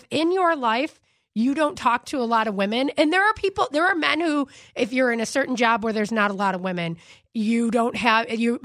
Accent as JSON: {"language": "English", "town": "Melrose Park", "region": "Illinois", "country": "United States", "said": "You know, I'm from Melrose Park. What are you going to do?"}